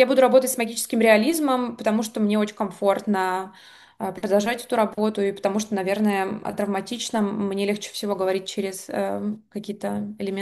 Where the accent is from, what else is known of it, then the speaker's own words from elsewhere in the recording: Ukraine; first language Russian; now in Berlin, Germany; И я, как русскоязычная украинка, сталкиваюсь с множеством проблем.